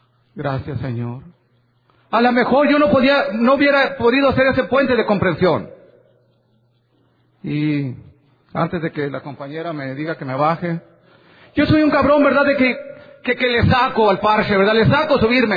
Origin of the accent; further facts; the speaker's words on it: Sonora, Mexico; now in California, United States; Yo vengo de California, ¿verdad?, y soy de Sonora.